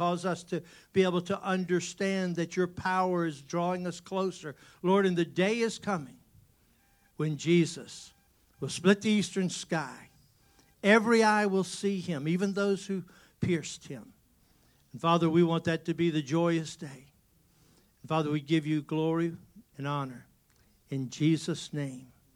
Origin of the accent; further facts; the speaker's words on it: Richmond, Virginia, United States; also born or lived in Charlotte; I was born in Charlotte, raised in Richmond.